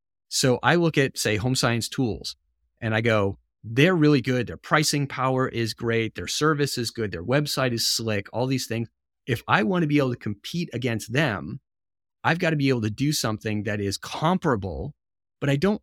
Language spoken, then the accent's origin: English; Rhode Island, United States; I then went to my home state, University of Rhode Island, for my PhD.